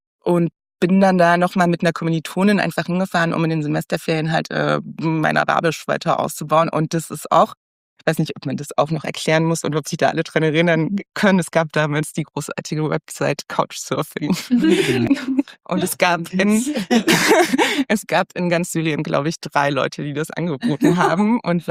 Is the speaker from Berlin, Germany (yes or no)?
no; Leipzig, Saxony, Germany; Also ich komme ursprünglich aus Leipzig